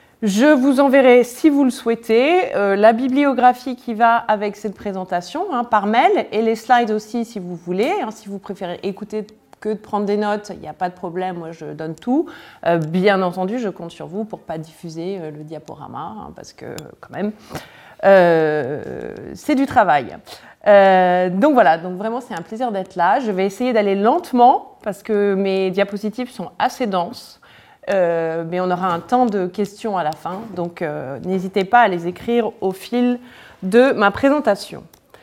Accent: Normandy, France; Moi, je suis normande, hein, donc je me sens tout à fait à l'aise, tout à fait chez moi, même si j'enseigne à Lyon.

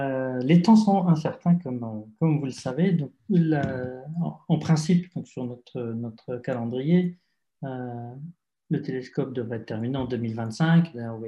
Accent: France; Ce n'est pas parce que je suis français que j'ai plus de chances d'avoir du temps.

